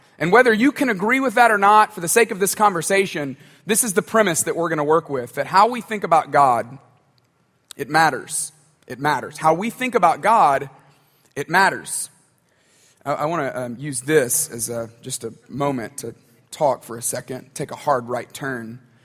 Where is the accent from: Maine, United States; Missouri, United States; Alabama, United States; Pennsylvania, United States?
Alabama, United States; Tuscaloosa; I grew up in Tuscaloosa.